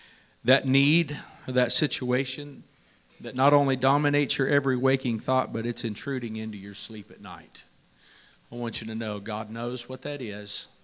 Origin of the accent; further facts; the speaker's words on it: California, United States; It's an old preacher that I grew up with out in California